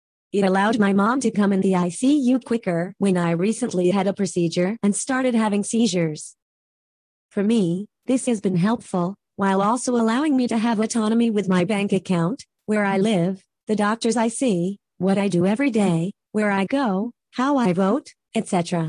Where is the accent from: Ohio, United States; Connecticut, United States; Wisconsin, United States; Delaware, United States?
Ohio, United States; now in Boston, United States; I am from Ohio, but I am currently a graduate student at Boston College and student teaching in Boston Public Schools.